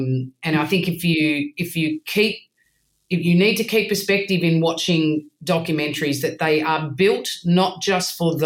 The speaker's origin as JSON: {"language": "English", "country": "Australia", "said": "as an Australian"}